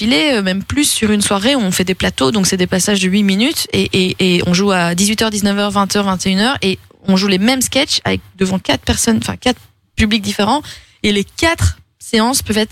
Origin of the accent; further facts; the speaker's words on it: Brussels, Brussels-Capital Region, Belgium; Parce que je suis une bruxelloise bilingue. Je fais du stand-up en flamand et en anglais aussi.